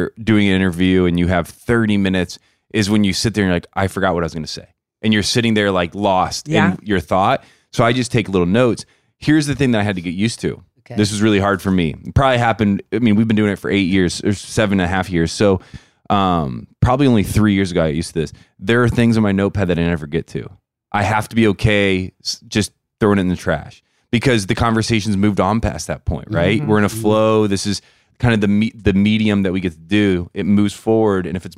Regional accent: Midwest, United States; My faith is very important to me. I'm from the Midwest.

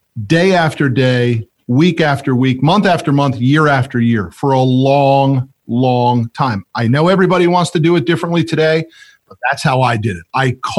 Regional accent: Connecticut, United States; Growing up in Connecticut and not being from here, people are they want you to win in business down here.

